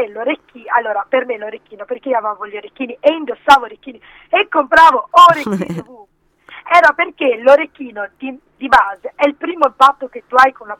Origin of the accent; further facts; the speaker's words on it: India; Italian is a second language; now in Italy; io sono indiana, quindi io parto già l'essere in un paese come l'Italia già un soggetto abbastanza unico